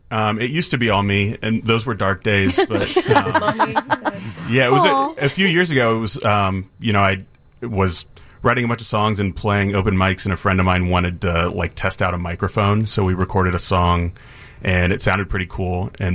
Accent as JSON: {"language": "English", "town": "Bellefontaine", "region": "Ohio", "country": "United States", "said": "I'm from a small town in Ohio called Belle Fountain."}